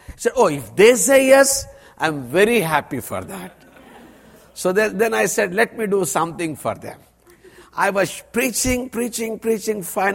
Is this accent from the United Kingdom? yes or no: no; India; accent: Indian; English is a second language; When I say these words, I hope you are understanding my accent. God has given me a strong Indian accent.